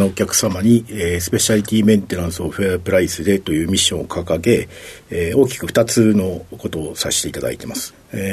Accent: Otaru, Hokkaido, Japan; 北海道の小樽市です。

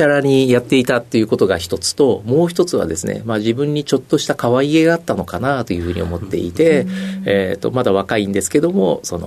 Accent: Meguro, Tokyo, Japan; 東京の目黒区で育ちました。

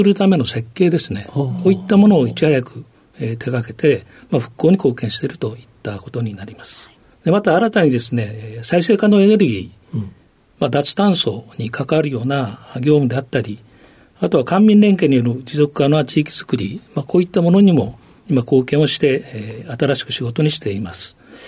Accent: Shimonoseki, Yamaguchi, Japan; also born or lived in Tokyo; 東京で生まれてですね、5歳までちょうど芝公園に住んでおりまして、その後ですね、山口県の下関の方に行って育っています。

